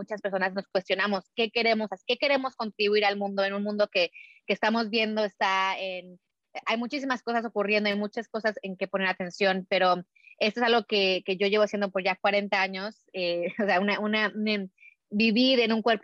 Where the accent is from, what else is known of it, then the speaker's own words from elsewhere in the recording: Mexico; Yo soy una persona de tez blanca, nací, crecí en México, mi mamá era americana